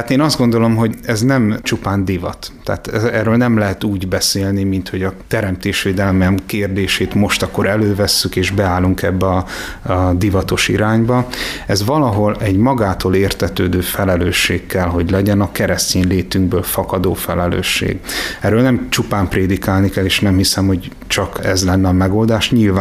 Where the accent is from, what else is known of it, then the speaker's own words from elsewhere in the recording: Kecskemét, Bács-Kiskun, Hungary; és itt a szomszédfaluban nőttem fel Kecskeméten.